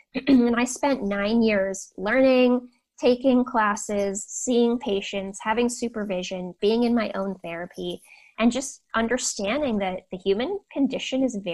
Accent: California, United States; but I grew up in Silicon Valley.

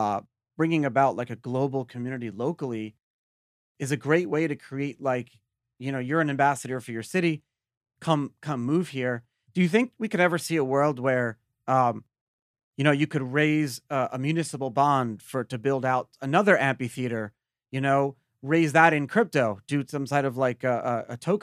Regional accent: Brooklyn, New York, United States; I grew up in Brooklyn. A lot of my family was in NYPD, and I like and grew accustomed to seeing cops on the beat.

